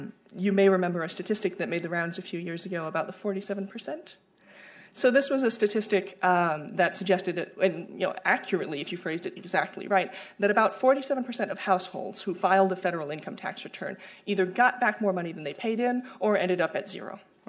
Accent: California, United States; I'm from California. It happens far too commonly, frankly.

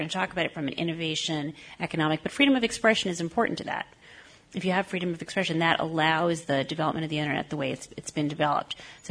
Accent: New York, United States; I'm from New York, so I speak quickly.

